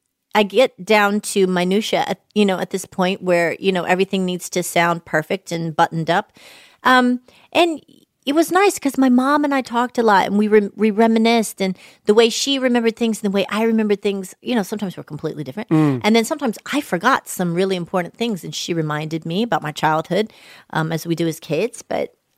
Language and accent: English; Atlanta, Georgia, United States; I'm from Atlanta.